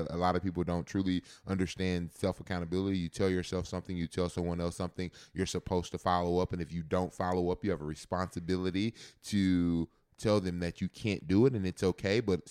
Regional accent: Texas, United States; And so, you know, obviously growing up in Texas, Texas football is some of the best football ever.

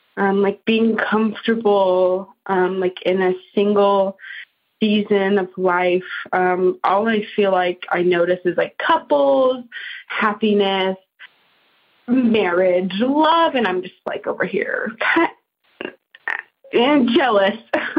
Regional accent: California, United States; I'm 23 years old. I'm from California.

